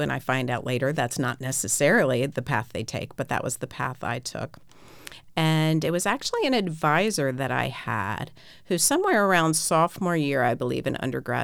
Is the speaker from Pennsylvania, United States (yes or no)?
no; Darlington, Maryland, United States; I grew up here in Harford County in okay. Darlington, Maryland.